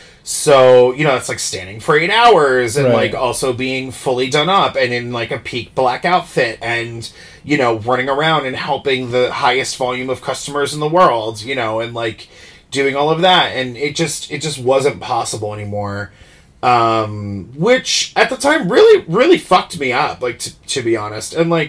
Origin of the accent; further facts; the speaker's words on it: New Jersey, United States; also born or lived in Tucson, Arizona; So basically, I was born in Tucson, Arizona. I was there for a while. I mainly went to like high school in Jersey, in South Jersey by the shore, or Central Jersey by the shore.